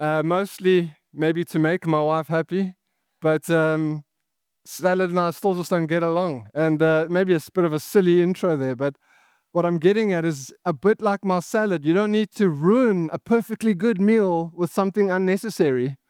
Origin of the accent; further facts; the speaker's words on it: South Africa; One of my favorite things about being South African